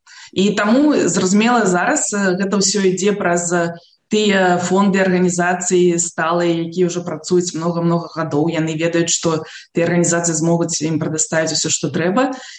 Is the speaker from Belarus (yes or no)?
yes; Minsk, Minsk Region, Belarus; now in abroad; я нарадзілася і вырасла ў Мінску, навучалася ў французскай гімназіі, потым скончыла беларускі эканамічны універсітэт.